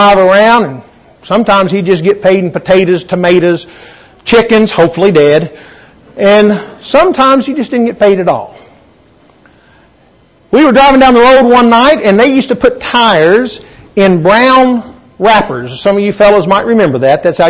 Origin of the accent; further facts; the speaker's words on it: Wisconsin, United States; I grew up over here in Barron County back in the 50s, a young fella.